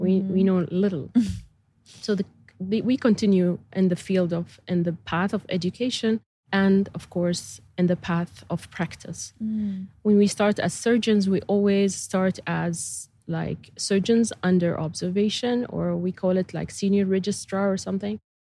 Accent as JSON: {"language": "English", "country": "Bahrain", "tie": "born or raised there", "second_language": "English", "said": "So almost all my life I am, wow. in Bahrain."}